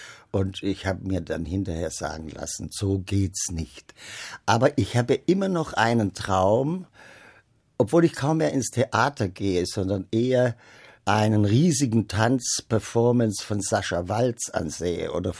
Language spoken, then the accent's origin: German; Baden-Württemberg, Germany; Ich als Schwabe beziehe ich man dann auf